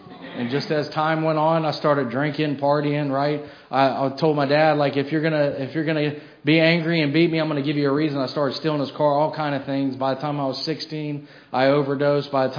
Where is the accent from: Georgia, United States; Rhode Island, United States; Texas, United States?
Georgia, United States; Atlanta; I'm from Atlanta originally, and in and out of foster care.